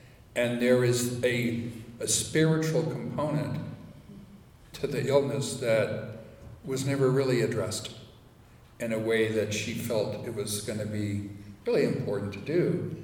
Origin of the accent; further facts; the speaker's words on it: Arizona, United States; I grew up in the Sonoran Desert. So I go down there every February now that I have the opportunity just to hang out in the desert and remember what that's like.